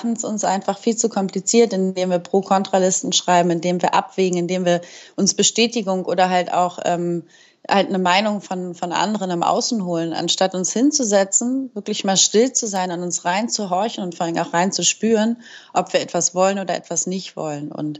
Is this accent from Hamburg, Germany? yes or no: yes; Hamburg, Germany; Ich komme aus Hamburg